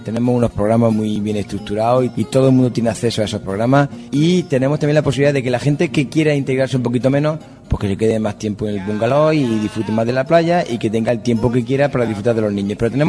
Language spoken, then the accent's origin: Spanish; Granada, Andalusia, Spain; yo soy de Granada y a mí la siesta no me la quita nadie.